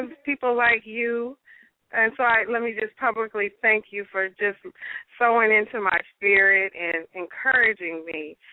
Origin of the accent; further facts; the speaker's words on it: Minneapolis, Minnesota, United States; now in Texas, United States; I'm from North Minneapolis, and, you know, I just thank God for favor. I went through a lot in Minneapolis. Now I'm in Texas training to be a college president.